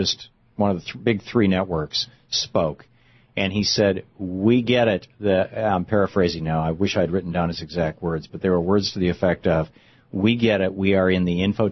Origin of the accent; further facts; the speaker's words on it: Michigan, United States; I grew up in Michigan, and we had tornadoes every summer.